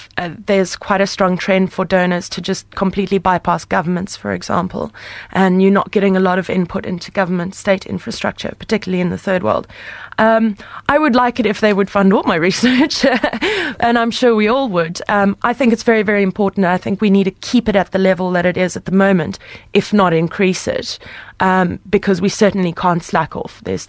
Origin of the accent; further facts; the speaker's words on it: South Africa; now in United Kingdom; I'm South African, so I come from a country where you talk about HIV/AIDS all the time.